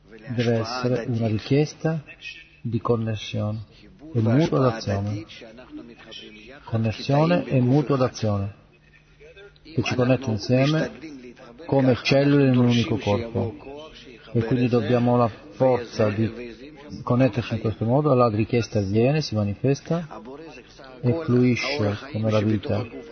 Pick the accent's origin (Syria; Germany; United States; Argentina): United States; Dallas, Texas; io vengo da Dallas